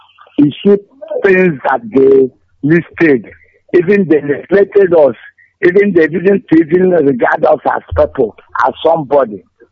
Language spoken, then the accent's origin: English; Imo, Nigeria; now in Enugu, Nigeria; I'm speaking from Enugu, although I'm a native of Imo.